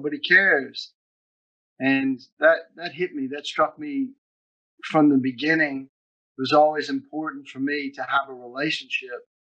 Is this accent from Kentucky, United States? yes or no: yes; Kentucky, United States; also born or lived in California; I was born in California, but raised my whole life in Kentucky. We had a generational farm that goes back probably 4 or 5 generations.